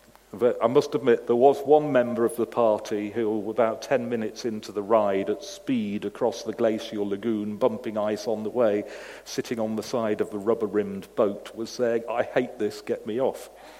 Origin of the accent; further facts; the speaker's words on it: United Kingdom; So I couldn't resist being British and saying, no, it's better.